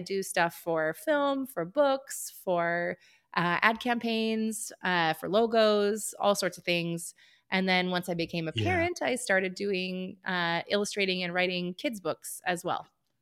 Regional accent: Pennsylvania, United States; I grew up in Pennsylvania, which is a state here in the United States, and I was born to two parents who were not creatives

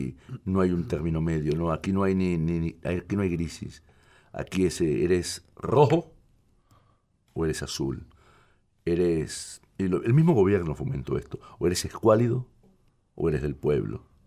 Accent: Venezuela; moved away

